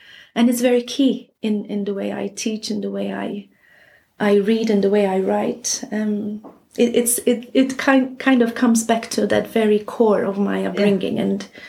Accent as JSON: {"language": "English", "country": "Malta", "said": "I'm originally from Malta. And I'm currently working at Roskilde University as professor in global studies."}